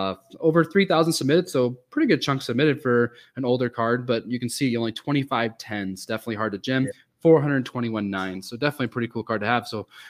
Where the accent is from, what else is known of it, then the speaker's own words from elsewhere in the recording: Northwest, United States; I'm also from the Northwest.